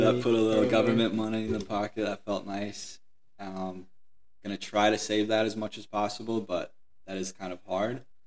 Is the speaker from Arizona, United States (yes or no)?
no; Minnesota, United States; And obviously growing up in Minnesota, hockey is top-notch here.